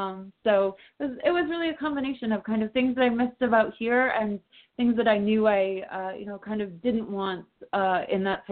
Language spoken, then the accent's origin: English; Iowa, United States; also born or lived in Chicago; I lived for 8 years in Chicago, and I recently moved from Chicago to Iowa. I grew up in Iowa, and so I recently moved states